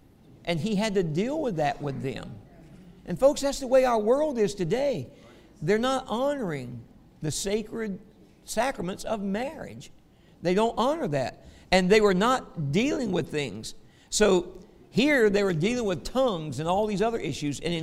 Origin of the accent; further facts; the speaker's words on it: the South, United States; accent: Southern English; My native tongue is Southern English, okay? All right, that's what it is.